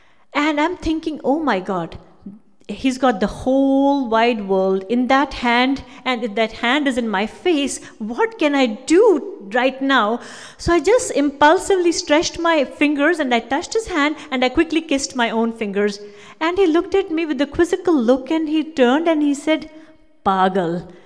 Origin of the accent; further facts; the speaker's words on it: Jammu and Kashmir, India; first language Kashmiri; English is a second language; I decided to speak to him in my mother tongue, which is Kashmiri.